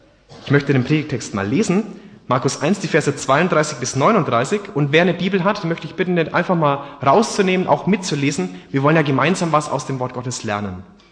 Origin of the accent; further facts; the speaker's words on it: Bavaria, Germany; Ansonsten komme ich ursprünglich aus Bayern. Bin da geboren, im Nördlinger Ries.